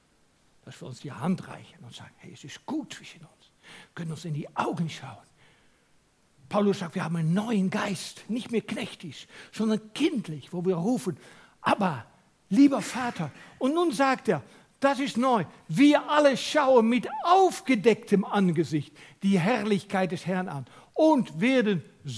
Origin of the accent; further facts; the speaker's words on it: Netherlands; accent: Dutch; German is a second language; now in Switzerland; Man hört an mir immer noch meinen holländischen Akzent.